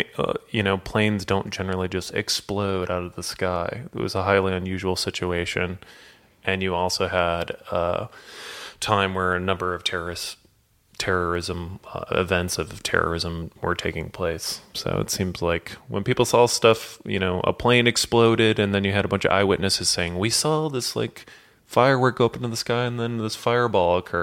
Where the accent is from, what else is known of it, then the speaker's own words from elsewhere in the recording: St. Louis, Missouri, United States; TWA, which was based out of my hometown in St. Louis, Missouri, struggled to recover from the bad publicity of the crash of Flight 800.